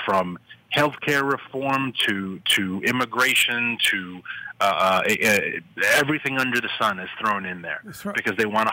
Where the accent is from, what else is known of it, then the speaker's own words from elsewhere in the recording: New York, United States; Governor Cuomo, back in my home state of New York, had guards on the bridges and tunnels